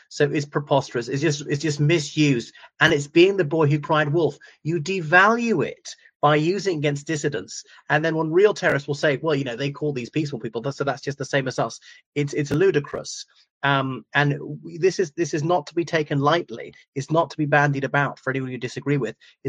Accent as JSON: {"language": "English", "country": "Ireland", "said": "o everyone … from Ireland."}